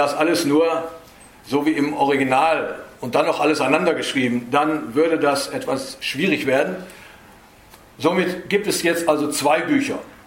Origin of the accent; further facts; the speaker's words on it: Leer, Lower Saxony, Germany; ich komme aus Leer, aus Friesland